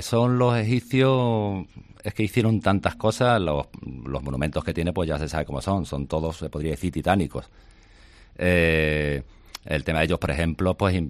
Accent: Huelva, Andalusia, Spain; now in Punta Umbría, Spain; Soy de Huelva, pero vivo allí en Punto Umbría.

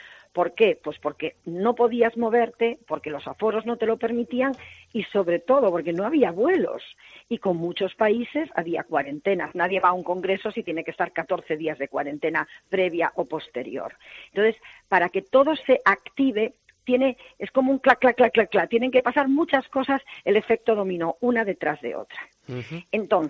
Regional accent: Galicia, Spain; como buena gallega

